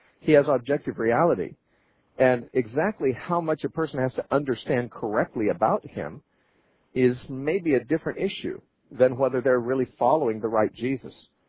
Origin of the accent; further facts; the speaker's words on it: California, United States; born there; they might think that I was born in Australia instead of California, where I was really born.